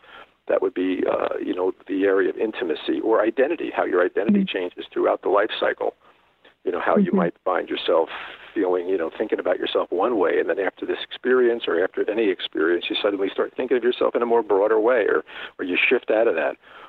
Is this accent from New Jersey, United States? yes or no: yes; Newark, New Jersey, United States; because we were, you know, growing up in North New Jersey. In Newark, New Jersey, which is a very Italian Catholic area.